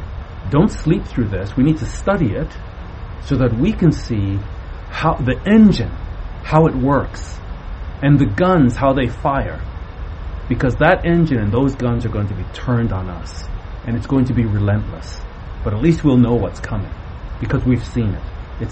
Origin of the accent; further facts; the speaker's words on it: Canada; I'm Canadian, a British Canadian.